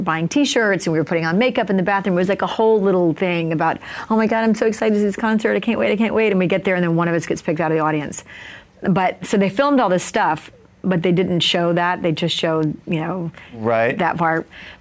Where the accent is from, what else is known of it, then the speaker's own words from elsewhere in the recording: Alabama, United States; accent: Southern; I was going to speech classes to get rid of my Southern accent because I'm from Alabama.